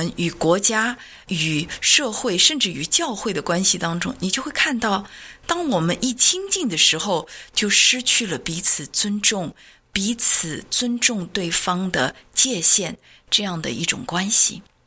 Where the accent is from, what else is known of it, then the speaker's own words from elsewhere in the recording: China; 因为我们都是中国人